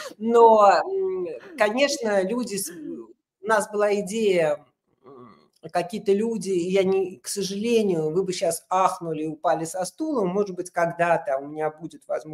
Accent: Russia; я была одна россиянка в жюри

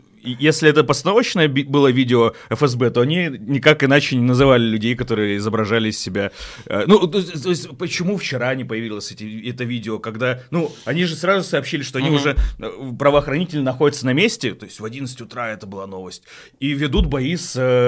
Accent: Russia; мы из Российской Федерации

